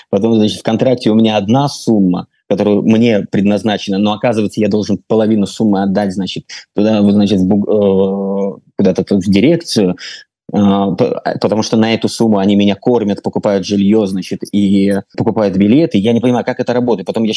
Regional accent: Latvia; Я живу в Латвии, и по национальности я латыш, да, я в плане по национальности как принадлежность к стране. Этнически я русский. Предки мои, значит, по отцовской линии литовцы и белорусы, по материнской линии это русские старообрядцы.

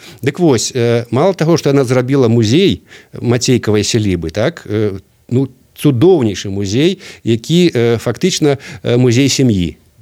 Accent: Druya, Vitebsk Region, Belarus; І вось я якраз родам з Друї

